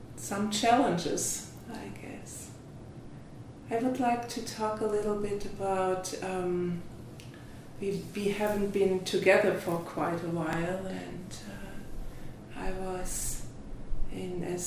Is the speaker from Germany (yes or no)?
yes; Germany; how was it for you growing up in Germany after the Second World War? And that was quite a theme in my youth.